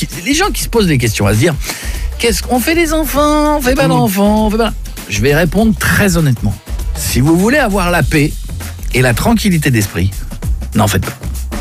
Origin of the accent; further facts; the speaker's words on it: Marle, Hauts-de-France, France; Moi j'ai grandi à Marle-sur-Serre dans l'Aisne. L'école, elle était au bout de la rue.